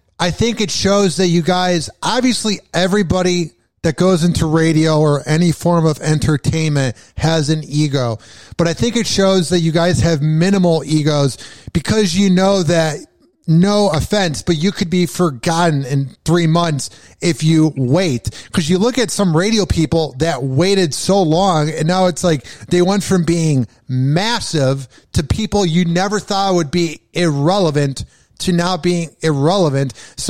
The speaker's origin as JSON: {"language": "English", "town": "Chicago", "region": "Illinois", "country": "United States", "said": "I'm from Chicago, so like there's a lot of local DJs back in the day"}